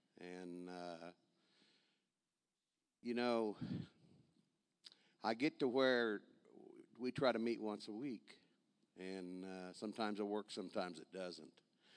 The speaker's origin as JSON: {"language": "English", "town": "Madison", "region": "Kansas", "country": "United States", "tie": "born or raised there", "said": "You know, I grew up in Madison, Kansas, little town."}